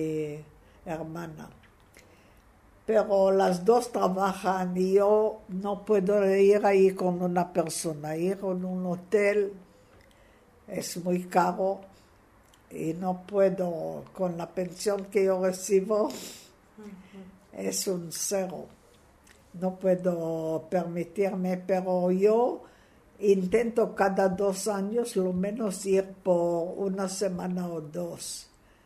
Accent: Israel; cuando yo digo soy de Israel, dice: ¿dónde es Israel? Y entonces yo, después de este, digo: yo soy de la Tierra Santa.

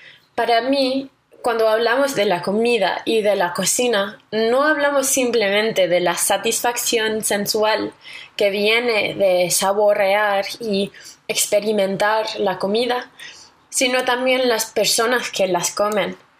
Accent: Connecticut, United States; Spanish is a second language; also born or lived in Madrid; Yo soy estadounidense, como imagino que podéis oír en mi acento, de un estado del noreste que se llama Connecticut. Pero durante el año pasado viví aquí en Madrid, trabajando como una investigadora bajo una beca Fulbright.

